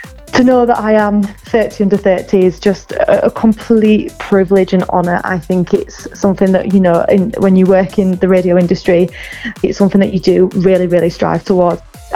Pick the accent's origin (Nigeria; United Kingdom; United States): United Kingdom; Leeds, Yorkshire and the Humber; Growing up in Leeds, just being there in the mix and seeing how happy it made the city that I love and know